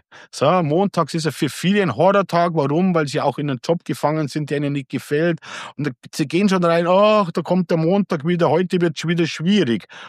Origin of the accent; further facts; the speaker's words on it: Deggendorf, Bavaria, Germany; ich komme ja aus der Nähe von Deckendorf und bei uns ist BMW in der Nähe